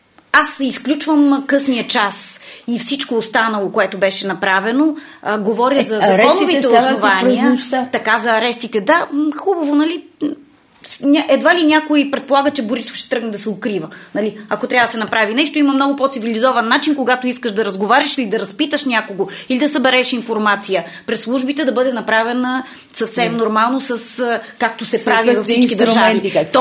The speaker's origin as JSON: {"language": "Bulgarian", "town": "Vidin", "region": "Vidin Province", "country": "Bulgaria", "said": "Нали съм от Видин и Северозапада"}